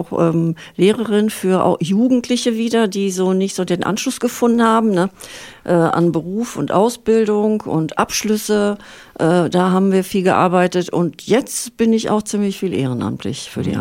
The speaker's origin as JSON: {"language": "German", "town": "Fröndenberg", "region": "North Rhine-Westphalia", "country": "Germany", "tie": "born there", "said": "Ja, ich bin so ein halbes Hammerkind. Ich bin eigentlich in Fröndenberg geboren, an der Ruhr."}